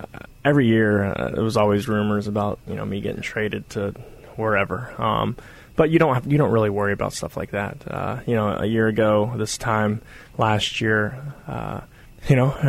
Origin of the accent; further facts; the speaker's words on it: Carlsbad, New Mexico, United States; I got a key to the city in Carlsbad, where I'm my hometown